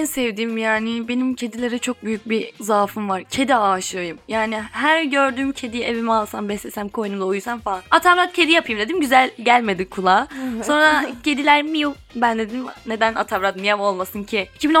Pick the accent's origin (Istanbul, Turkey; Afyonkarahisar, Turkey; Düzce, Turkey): Düzce, Turkey; Ben Düzce'liyim.